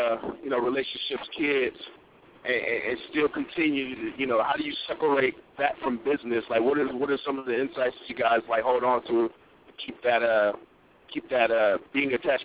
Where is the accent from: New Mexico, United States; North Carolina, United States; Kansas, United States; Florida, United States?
North Carolina, United States; Jacksonville; I'm originally from Jacksonville, North Carolina.